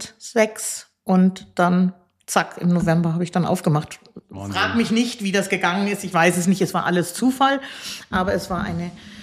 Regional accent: Hamburg, Germany; born there; now in Puchheim, Germany; Ich bin gebürtige Hamburgerin.

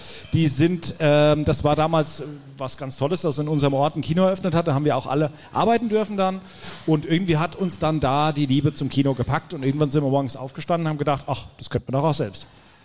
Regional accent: Nidderau-Heldenbergen, Hesse, Germany; Also so wie meine beiden Geschäftsführer, Kollegen Sebastian und Joram auch, komme ich aus Nidderau-Heldenbergen, um genau zu sein. Ich sei ein Hellwischer, sagt man ja bei euch.

